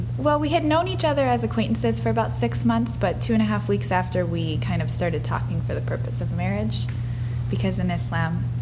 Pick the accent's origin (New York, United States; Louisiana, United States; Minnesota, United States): Minnesota, United States; St. Cloud; Well, I grew up in St. Cloud. I grew up Lutheran Christian.